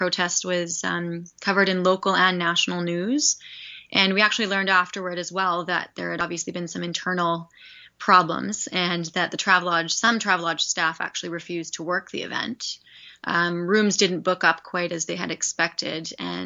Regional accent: Saskatoon, Saskatchewan, Canada; Yes, so Saskatoon is my hometown, born and raised there

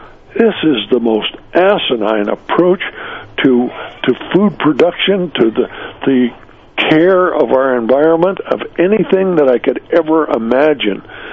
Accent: Montana, United States; I came from Montana. My father told me when I was growing up that in all of the years that he was there

